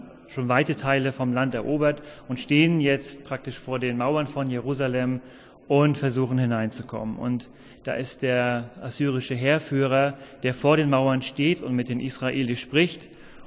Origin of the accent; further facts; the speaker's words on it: Hamburg, Germany; ich komme aus Hamburg, bin dort Mitglied in der Christusgemeinde Barmbek Nord.